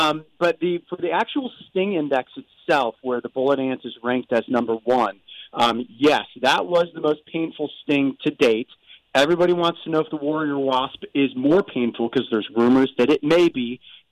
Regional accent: Cleveland, Ohio, United States; now in Columbus, United States; Brave Wilderness is run out of Columbus, Ohio, but I'm from Cleveland originally. So I kind of, Ohio has been my base my entire life for the most part.

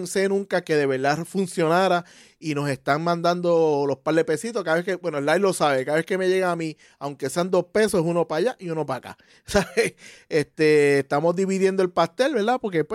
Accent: Puerto Rico; Aunque soy boricua y trabajo en el medio

